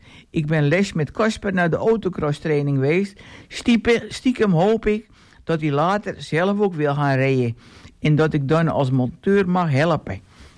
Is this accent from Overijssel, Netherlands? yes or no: no; Texel, North Holland, Netherlands; Ik ben op dit moment 24 jaar. Geboren en getogen Texelaar. Ik ben er